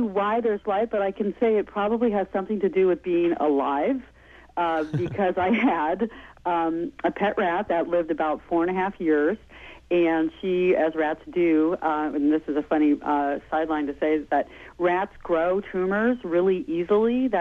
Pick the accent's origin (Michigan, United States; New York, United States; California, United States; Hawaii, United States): California, United States; Santa Cruz; even though I'm from Santa Cruz.